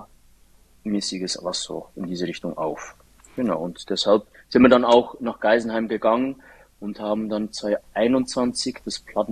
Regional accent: Interlaken, Bern, Switzerland; Ich bin in Interlaken aufgewachsen.

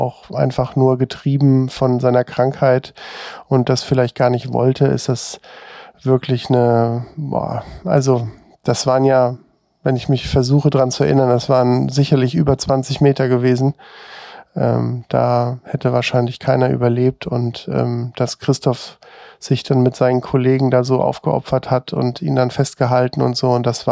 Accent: Hesse, Germany; bin zurück in meine alte Heimat gegangen. Das ist im Südhessischen. Und Köln habe ich wirklich schweren Herzens nur verlassen

